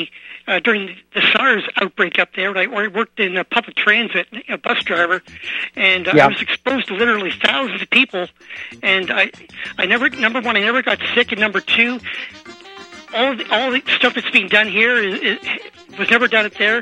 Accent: Canada; now in United States; Now I'm a Canadian. I can't vote.

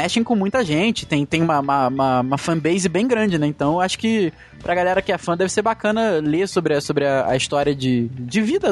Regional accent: Cordeirópolis, São Paulo, Brazil; Sou de São Paulo, meus amigos dudes, mas não sou natural da capital, e sim de Cordeirópolis.

